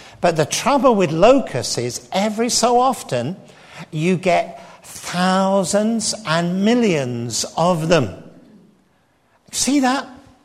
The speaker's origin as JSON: {"language": "English", "region": "England", "country": "United Kingdom", "said": "Sorry, forgive me, I'm English."}